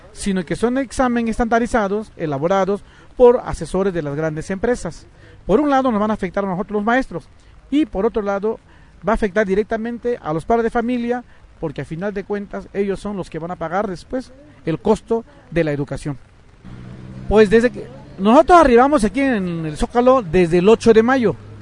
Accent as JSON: {"language": "Spanish", "region": "Oaxaca", "country": "Mexico", "said": "Vengo de la región del Istmo de Tehuantepec."}